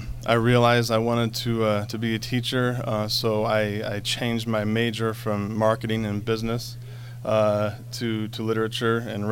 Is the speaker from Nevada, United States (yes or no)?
yes; Lovelock, Nevada, United States; Well, I'm a native Nevadan.